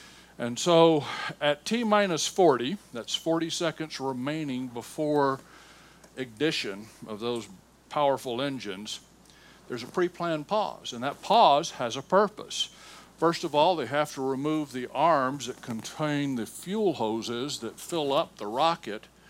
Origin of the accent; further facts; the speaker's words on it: Alabama, United States; And, of course, my hometown was in the middle of all of that because that's where Marshall Space Flight Center was.